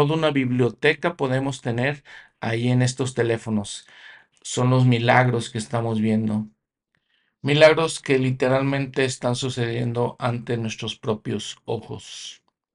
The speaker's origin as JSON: {"language": "Spanish", "region": "Querétaro", "country": "Mexico", "tie": "born or raised there", "said": "Creciendo en Querétaro, México, nosotros no realmente recibimos la conferencia general."}